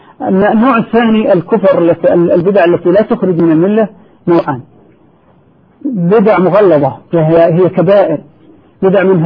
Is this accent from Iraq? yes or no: no; Saudi Arabia; فمثلا عندنا في المملكة العربية السعودية وفي عموم جزيرة العرب